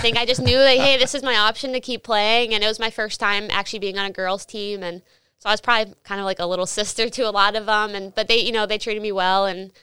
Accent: Philadelphia, Pennsylvania, United States; also born or lived in Pittsburgh; Yeah, so actually I was born in Pittsburgh. And then we moved to Philadelphia when I was six.

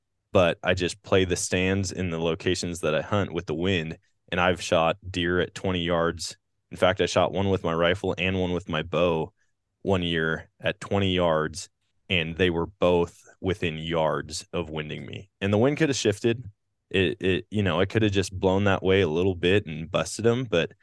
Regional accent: Wisconsin, United States; Cause I was the same way, you know, growing up in Wisconsin, I probably look like a fool.

